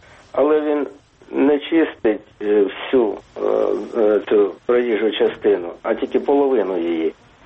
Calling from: Kyiv, Ukraine

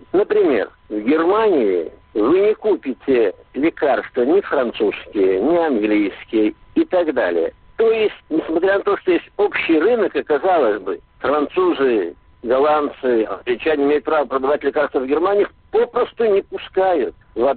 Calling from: Riga, Latvia

